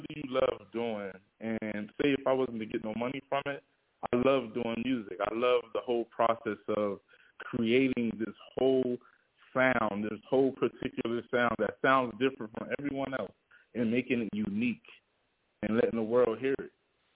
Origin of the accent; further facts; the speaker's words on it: Trenton, New Jersey, United States; which is my middle name. I'm from Trenton, New Jersey, section to be exact.